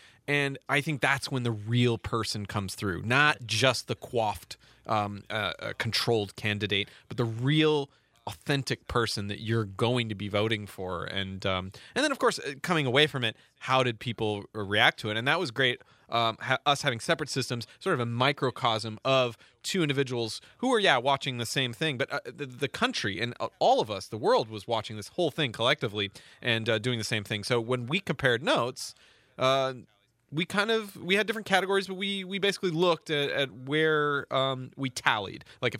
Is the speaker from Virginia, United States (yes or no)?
no; Washington, United States; Jay Inslee from my home state.